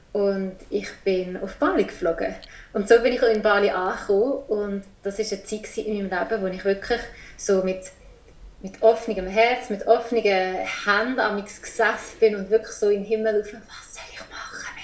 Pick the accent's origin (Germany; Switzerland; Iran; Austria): Switzerland; now in Indonesia; Ich bin ursprünglich aus der Schweiz. Ich bin in der Schweiz, man hört es ja.